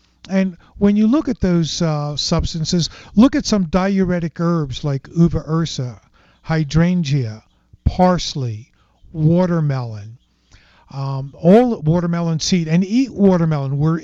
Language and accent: English; United States; I'm an American. How can I not inhale?